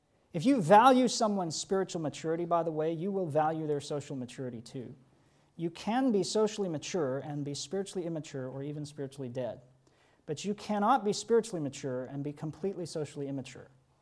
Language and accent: English; Georgia, United States; born there; There was a Christian couple in the town where I was born in Georgia.